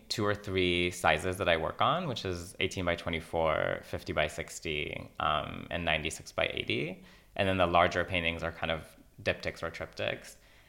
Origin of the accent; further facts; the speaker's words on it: Yokneam, Northern District, Israel; Fire Island and where I grew up in Yokneam, like facilitated that connection.